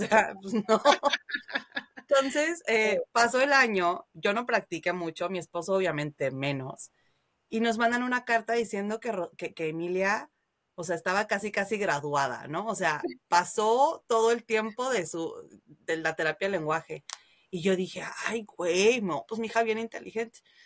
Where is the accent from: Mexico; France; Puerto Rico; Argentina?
Mexico; la niña ha crecido con mamá mexicana, papá canadiense. pero obviamente yo hablo con acento y no, o sea, el inglés no es mi nativo, ¿no?